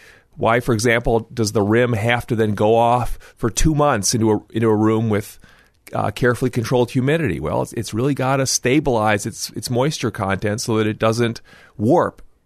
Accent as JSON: {"language": "English", "town": "Cleveland", "region": "Ohio", "country": "United States", "tie": "born or raised there", "also_born_or_lived": "Illinois", "said": "Well, I grew up in the Midwest, partly in Cleveland, partly in the middle of Illinois, where the University of Illinois campus is."}